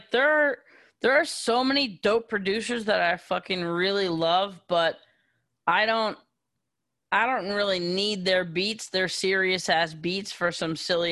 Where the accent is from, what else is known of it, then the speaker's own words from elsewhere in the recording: New York, United States; See, I grew up in New York and on 98.7 Kiss FM on like Sundays, every Sunday, they had like a big reggae day.